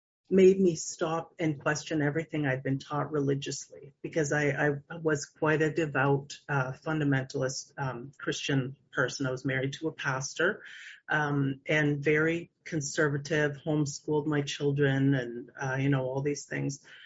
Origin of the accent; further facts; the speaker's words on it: Canada; I'm Canadian. I live in British Columbia.